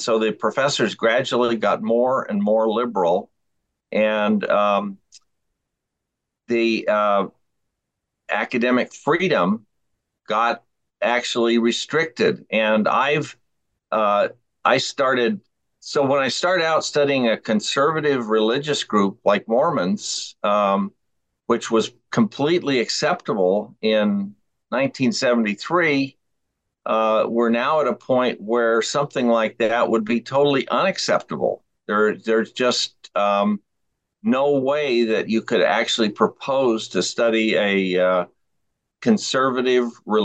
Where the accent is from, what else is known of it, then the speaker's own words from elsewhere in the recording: California, United States; When I was growing up in the Los Angeles County area, the middle of the 20th century, smog was a big problem in Los Angeles.